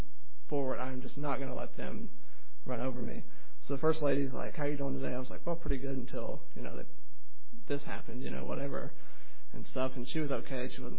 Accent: United States; I was like, I'm an American.

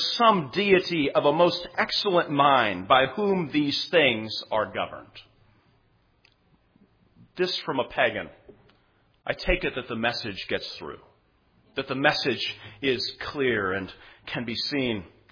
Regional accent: California, United States; And I'm reminded also, coming back to my home state of California, perfect weather.

